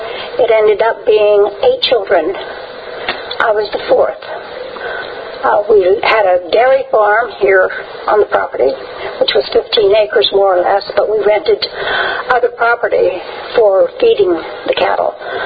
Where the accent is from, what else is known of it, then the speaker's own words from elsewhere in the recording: Chincoteague, Virginia, United States; Well, at the age of 5, I was milking cows by hand. We had no electricity.